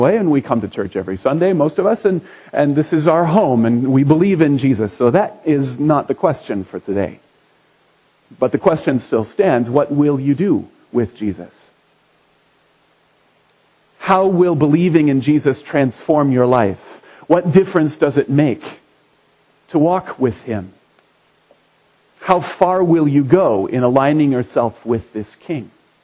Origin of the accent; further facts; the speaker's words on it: Anderson, Indiana, United States; It kind of reminds me of when I grew up in Anderson, Indiana.